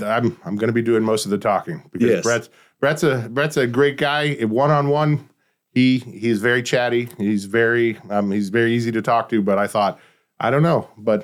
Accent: Arizona, United States; moved away; also born or lived in Pennsylvania; I moved here from Arizona, and I spent most of my life in Arizona. So I moved here from the West about 8 years ago, but I'm born in, and my parents are from Pennsylvania.

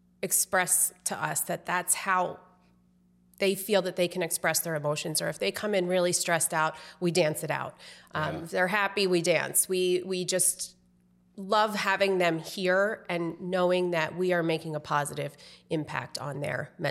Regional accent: Newtown Square, Pennsylvania, United States; Well, I was born and raised in Newtown Square.

